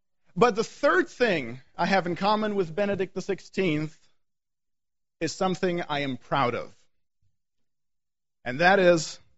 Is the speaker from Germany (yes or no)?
yes; Germany; I am originally from Germany. So we share the same country of origin.